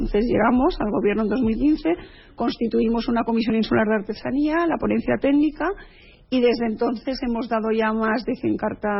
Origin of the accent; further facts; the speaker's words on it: Barcelona, Catalonia, Spain; moved away as an adult; Yo, desde que llegué a la isla, porque yo soy de Barcelona, llegué hace 25 años a establecerme aquí